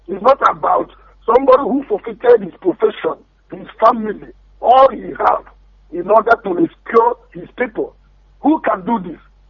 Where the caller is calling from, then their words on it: Enugu State, Nigeria; I'm calling from Germany.